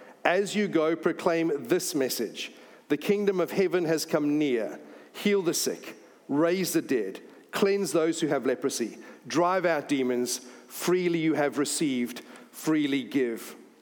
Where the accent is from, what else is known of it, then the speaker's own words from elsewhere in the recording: South Africa; now in New Zealand; I grew up in South Africa. We had apartheid passed down to us. We have moved to New Zealand